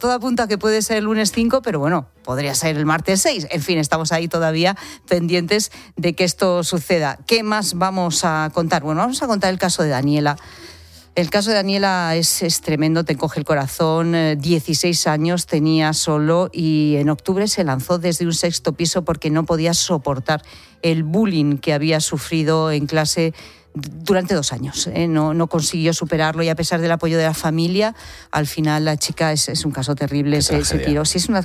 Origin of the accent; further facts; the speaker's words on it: Castile and León, Spain; Yo he llamado, por ejemplo, a mi pueblo, en Zamora.